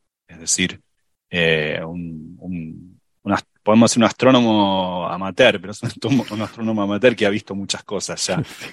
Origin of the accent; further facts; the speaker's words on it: Argentina; yo soy en Argentina, el fútbol, en España también, pero en Argentina no sé si tienen la idea claro